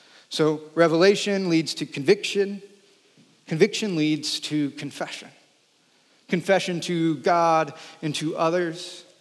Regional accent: the South, United States; one of the things that I feel like you learn pretty easy growing up in the South

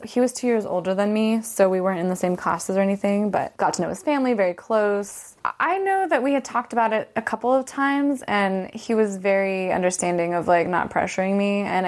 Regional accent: Orange, California, United States; I grew up in Orange County, California, the city of Orange. Growing up there, I don't think I realized just how conservative it was.

